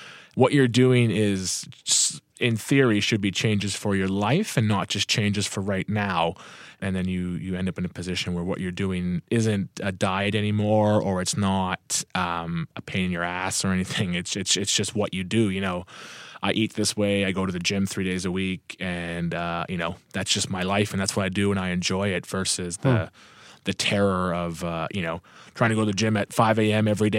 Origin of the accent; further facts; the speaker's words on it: Thunder Bay, Ontario, Canada; I'm from Thunder Bay, Ontario, Canada. And my day job, I work as a sales rep in a family business here in town.